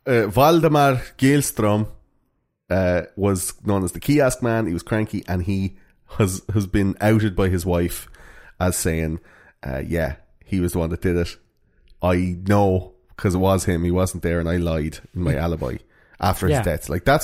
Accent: Finland; Hey, so, man, I'm from Finland, man.

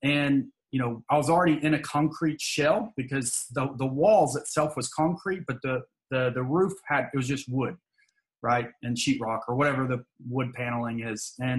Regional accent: Alabama, United States; And I'm from Alabama, right? So I'm not from like a massive big city like New York City or LA or Hollywood or anything like that.

